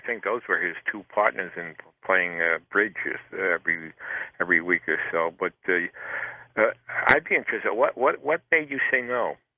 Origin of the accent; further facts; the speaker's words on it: Huntington, New York, United States; ordered him to go out to Huntington, Long Island, my hometown